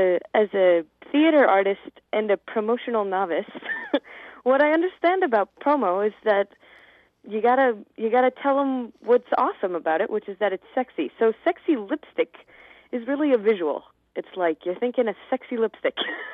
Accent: Chatham, New York, United States; I'm from Chatham, New York, which is a small town.

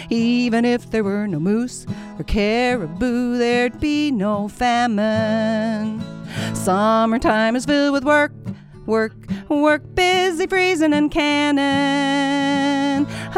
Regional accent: Big Piney, Wyoming, United States; So my first musical experience was I grew up in Big Piney, Wyoming, and we happened to have an incredible stage band musician that took a job in Big Piney, Wyoming

